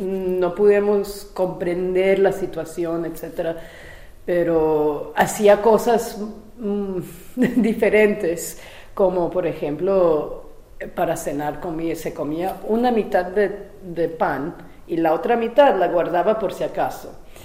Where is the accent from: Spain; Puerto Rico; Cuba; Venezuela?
Venezuela; first language French; Spanish is a second language; Yo nací en Venezuela. Pero mi papá es checo, viene de la familia checa, mi mamá es canadiense, franco-canadiense. Entonces yo nací y empecé a hablar francés y después español, porque estaba en Venezuela